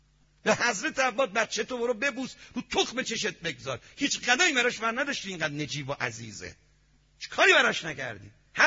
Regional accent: Iran; ما نمیگیم، ما ایرانی هستیم.

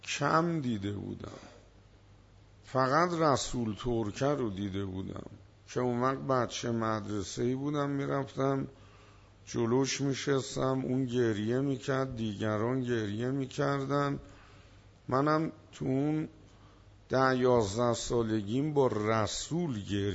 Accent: Hamadan, Iran; من طلبم اهل همدانم،

